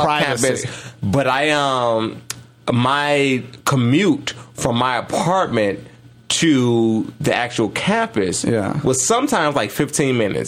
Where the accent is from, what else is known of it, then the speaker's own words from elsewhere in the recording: Chicago, Illinois, United States; I'm from Chicago.